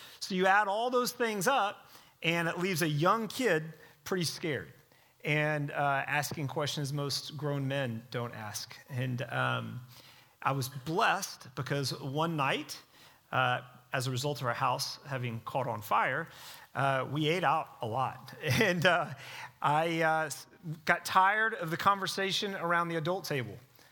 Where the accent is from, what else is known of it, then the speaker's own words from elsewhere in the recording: Dallas, Texas, United States; I grew up here in Dallas, Texas.